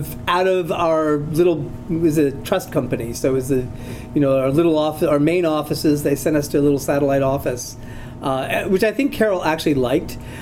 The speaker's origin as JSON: {"language": "English", "country": "Canada", "also_born_or_lived": "Chicago, United States", "said": "I had lived in Chicago before this, and I went to junior high and high school in Chicago. I'm Canadian, but we were there because my dad was in construction."}